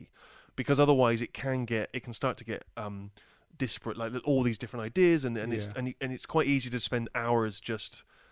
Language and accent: English; Bristol, South West England, United Kingdom; when I was growing up in Bristol, that would have just seemed absurd.